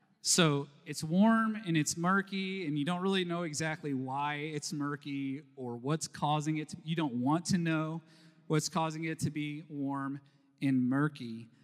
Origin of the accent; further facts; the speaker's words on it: Texas, United States; But down where I grew up in North Texas, all the lakes take on this color, and it's gross.